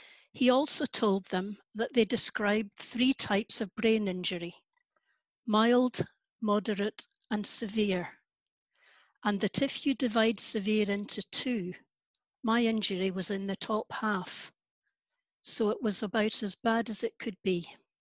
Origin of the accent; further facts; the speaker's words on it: Largs, Scotland, United Kingdom; preaching at summer seaside services in my hometown of Largs on the west coast of Scotland.